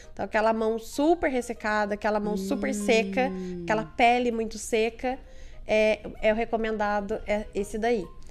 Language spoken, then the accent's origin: Portuguese; Taubaté, São Paulo, Brazil; Sou de Taubaté.